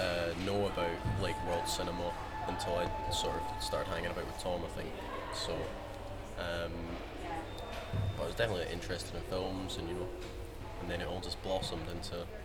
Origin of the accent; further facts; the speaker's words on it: Edinburgh, Scotland, United Kingdom; And I'm from, well, I mean, Leith, fundamentally. Fundamentally, yeah. Leith.